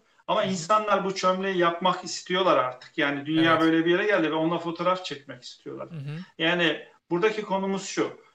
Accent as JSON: {"language": "Turkish", "region": "Kayseri", "country": "Turkey", "said": "Yani ben Kayserliyim."}